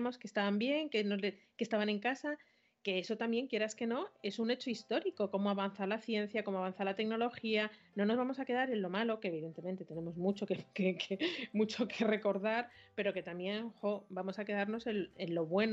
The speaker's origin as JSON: {"language": "Spanish", "town": "Madrid", "region": "Community of Madrid", "country": "Spain", "said": "los que somos de Madrid o los que sabemos, tenemos gente en la zona"}